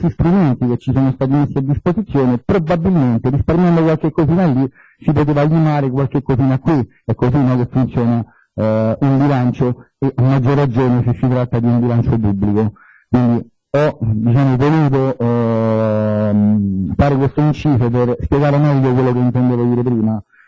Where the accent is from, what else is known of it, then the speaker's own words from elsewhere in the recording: Rome, Lazio, Italy; visto che io vengo da Roma e quindi sarei costato